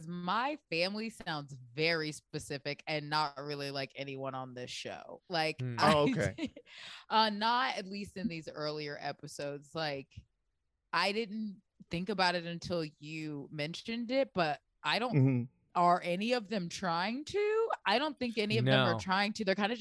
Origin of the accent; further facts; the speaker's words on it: Baltimore, Maryland, United States; born there; I do. I was born in Baltimore.